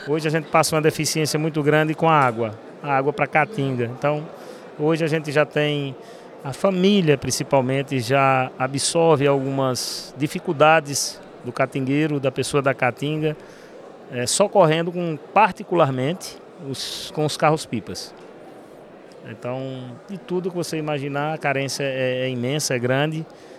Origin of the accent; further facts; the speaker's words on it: Belém de São Francisco, Pernambuco, Brazil; Amo Belém de São Francisco, minha terra. Terra do meu coração.